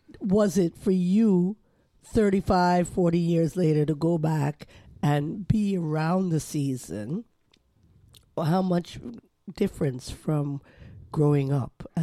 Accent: Canada; born there; I spoke to Louise Burns this morning, right? And we're both Canadian born.

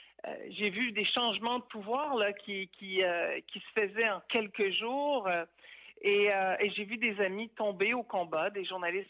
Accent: Quebec City, Quebec, Canada; j'ai grandi dans la ville de Québec où tout était tranquille. J'ai grandi au Canada. J'ai eu la chance de grandir dans un pays de grande liberté avec un calme et une sécurité évidente.

